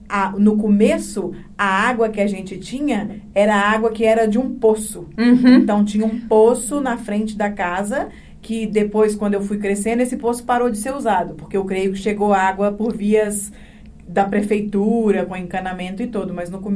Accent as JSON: {"language": "Portuguese", "country": "Brazil", "said": "eu sou do Brasil, eu tô acostumada com isso."}